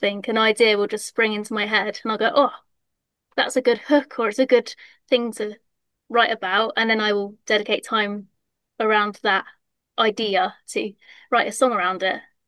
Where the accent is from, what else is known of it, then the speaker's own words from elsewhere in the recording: South West England, United Kingdom; So I'm from North Devon, so I've done all of Cornwall, I've done all of Devon, all of Somerset.